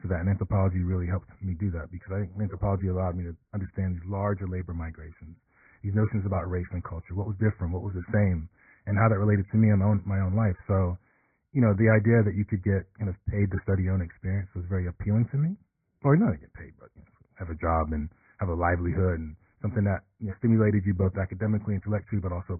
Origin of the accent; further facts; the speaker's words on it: Galveston, Texas, United States; also born or lived in Nottingham, England; born in England. Like I said, I have Jamaican parents. Moved to the States in the late 70s. So I was born in Nottingham, England, and then moved to Galveston, Texas. And I spent my summers in Nottingham, and then came back to Galveston.